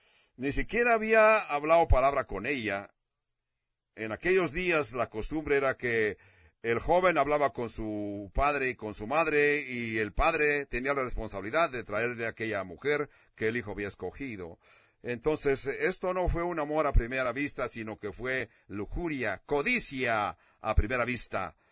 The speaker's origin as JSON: {"language": "Spanish", "region": "California", "country": "United States", "tie": "born or raised there", "said": "Yo crecí en California, Acá en California la gente no tiene esas hermosas costumbres que puedes encontrar en el sur."}